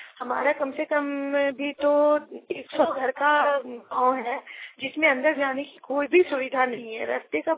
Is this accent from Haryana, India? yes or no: no; Irba, Jharkhand, India; मैं झारखंड के ईरबा गांव की रहने वाली हूँ। … मैं ईरबा गांव की रहने वाली हूँ। मुझे ये कहना है कि मेरे गांव में, ईरबा में, मैं हरदा नगर कॉलोनी में रहती हूँ